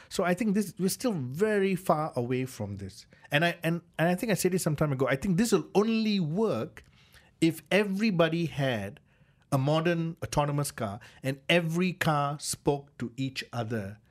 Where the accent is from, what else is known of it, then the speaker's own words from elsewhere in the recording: India; accent: Indian; Okay, sorry, my Indian accent.